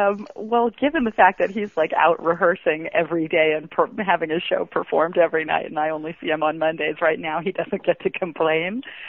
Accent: Indianapolis, Indiana, United States; I was sent some press, I guess, about my second book from my hometown, from Indianapolis

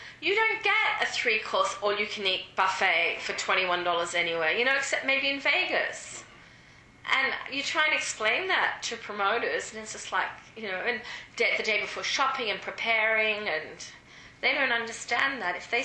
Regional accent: India; A lot of people say Italian. I'm Indian.

